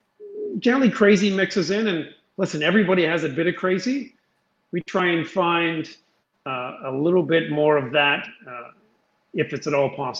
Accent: Windsor, Ontario, Canada; I've been born and raised in Windsor, spent my whole life.

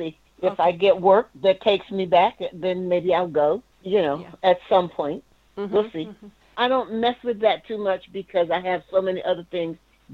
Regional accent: New York, United States; moved away as an adult; also born or lived in North Carolina; now in California, United States; I was born in North Carolina, near Fort Bragg, but I grew up in New York. So I am a New Yorker. I didn't move to California until 86.

